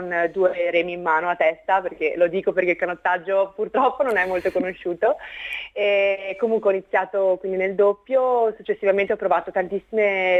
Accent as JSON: {"language": "Italian", "town": "Conegliano", "region": "Veneto", "country": "Italy", "also_born_or_lived": "Padua", "said": "io sono di Conegliano e poi sono stata adottata da Padova per gli studi appunto per l'università"}